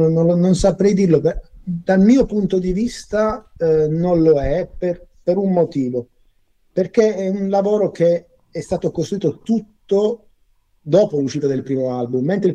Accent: Noci, Apulia, Italy; a Noci in Puglia, che è il mio paese

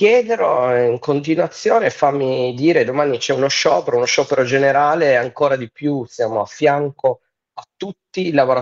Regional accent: Turin, Piedmont, Italy; lo dico da torinese

